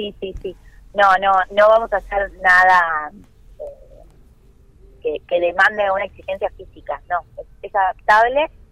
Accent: Buenos Aires, Argentina; yo soy de Buenos Aires

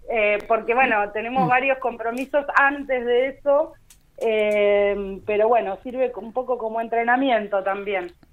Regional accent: Río Colorado, Río Negro, Argentina; now in Bariloche, Argentina; En realidad, o sea, yo soy de Río Colorado, vivo en Bariloche ya hace muchos años.

